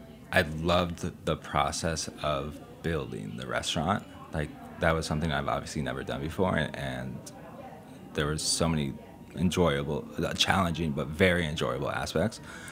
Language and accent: English; San Diego, California, United States; Growing up in San Diego, like, I went down to Mexico all the time and Baja food with fish tacos and ceviches and all that.